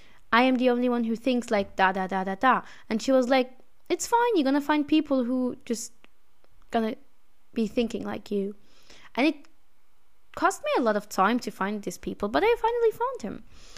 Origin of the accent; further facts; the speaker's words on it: Austria; English is a second language; I'm an honest person, and I grew up in Austria. So me as an half European or whole European, I am honest a little bit too much.